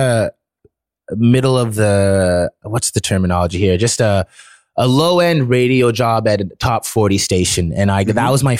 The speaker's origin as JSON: {"language": "English", "town": "Ottawa", "region": "Ontario", "country": "Canada", "tie": "born or raised there", "lives_now": "Toronto, Canada", "said": "I grew up in Ottawa from a young child, I believe, or I know. And then I came down to Toronto for school for 3.5 years."}